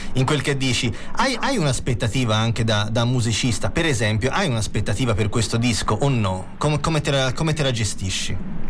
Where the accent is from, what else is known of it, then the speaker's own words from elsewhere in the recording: Florence, Tuscany, Italy; io sono nato e cresciuto a Novoli